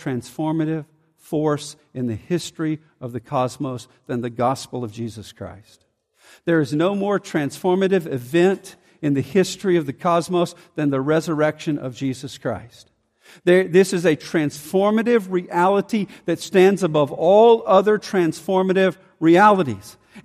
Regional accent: Montgomery, Alabama, United States; I grew up in Montgomery, Alabama.

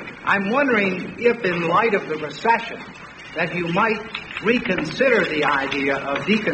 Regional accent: Buffalo, New York, United States; I'm from Buffalo, where the unemployment rate is even higher than the national average because of steel and autos.

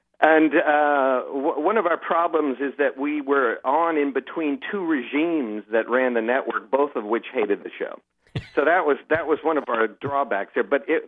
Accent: Ohio, United States; I was raised in Ohio, not a barbecue hotbed, so to speak.

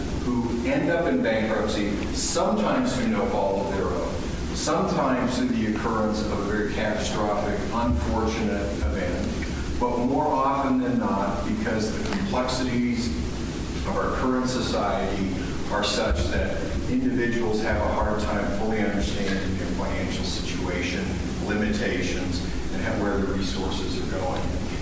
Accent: Utah, United States; So I invited, I'm from Utah, Judge Parker from Wyoming, and Judge McNamara from Colorado

